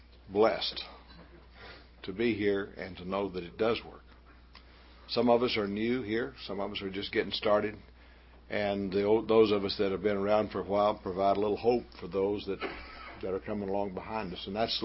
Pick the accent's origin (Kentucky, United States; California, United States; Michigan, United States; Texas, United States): Texas, United States; born or raised there